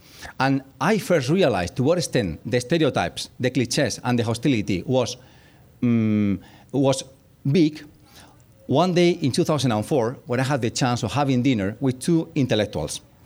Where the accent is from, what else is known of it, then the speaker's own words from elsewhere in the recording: Spain; English is a second language; I am a person from Spain. I have a Spanish citizen. I am a person from Europe.